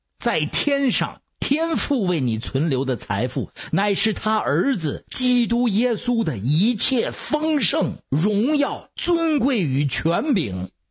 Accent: Beijing, China; 我是北京的

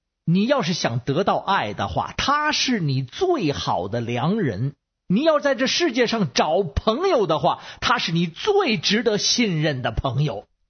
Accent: Beijing, China

